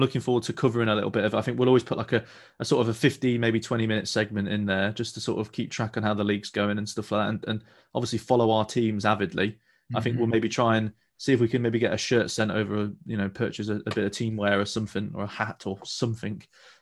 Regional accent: United Kingdom; Which not to be confused with any royal beatings, because we're British.

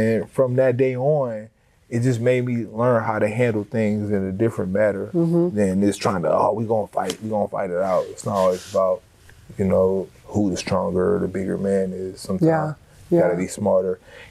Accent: Omaha, Nebraska, United States; I grew up in North Omaha. As I got older, became a teen, with misdirection.

